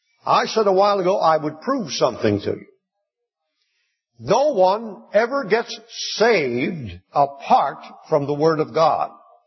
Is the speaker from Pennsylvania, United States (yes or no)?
yes; Pennsylvania, United States; I'm an old Pennsylvania Dutchman. I was born in Lancaster County among the Mennonite and Amish people. And we had a word.